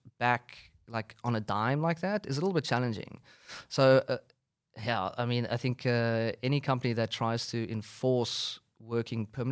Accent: South Africa; As a South African, we call them braais.

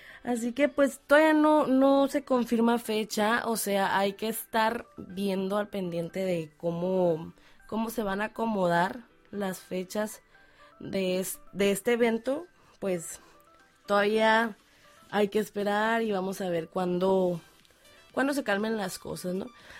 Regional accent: Mexico; como mexicanos siempre nos mantenemos como pisándole los talones ahora sí que al gobierno

